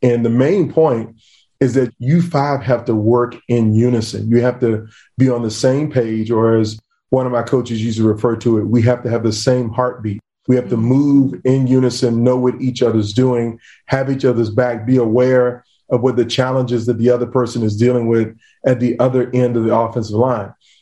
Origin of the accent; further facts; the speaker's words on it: Virginia Beach, Virginia, United States; I grew up in Beach, Virginia.